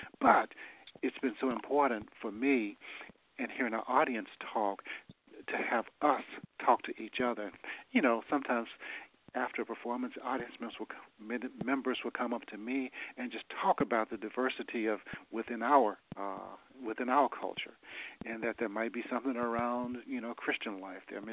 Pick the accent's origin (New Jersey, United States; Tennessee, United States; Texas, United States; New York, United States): Tennessee, United States; Nashville; I'm from Nashville.